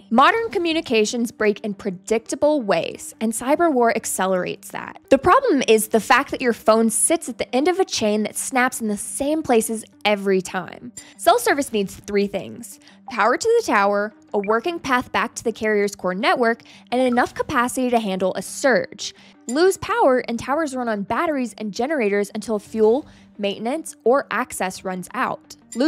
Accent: North Carolina, United States; My home state of North Carolina saw this firsthand during Hurricane Helene.

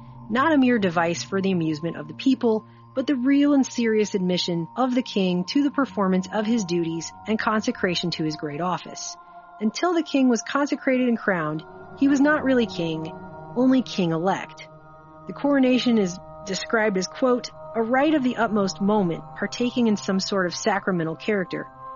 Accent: United States; As an American, I have to ask, how can a political system be considered legitimate authority when the monarch ruling over it is thought to be a divine appointed by God?

